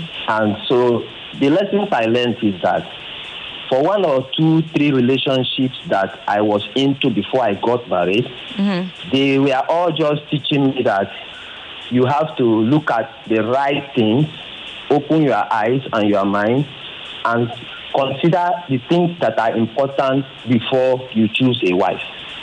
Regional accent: Port Harcourt, Rivers, Nigeria; I'm coming from Port Harcourt anyway.

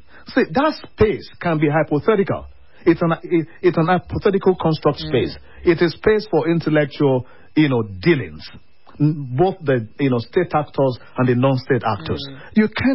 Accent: Ondo, Nigeria; Within Nigeria. I'm from Ondo State.

